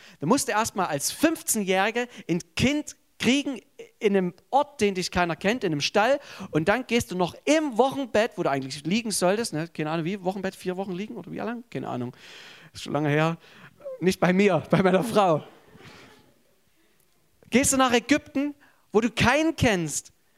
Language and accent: German; Sosa, Saxony, Germany; Ich komme aus Sosa, Erzgebirge. Wir sind über die Grenzen unseres Ortes darüber hinaus bekannt, dass wir sind zamnammerisch. Also das ist bloß so eine fromme Ummantelung von geizig. Und ich komme aus dieser Tradition heraus